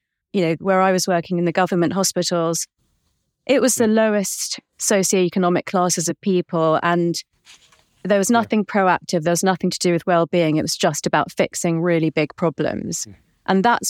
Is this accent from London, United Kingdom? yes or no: yes; London, United Kingdom; I just wanted to be a normal kid growing up in London, you know, and all my friends were British.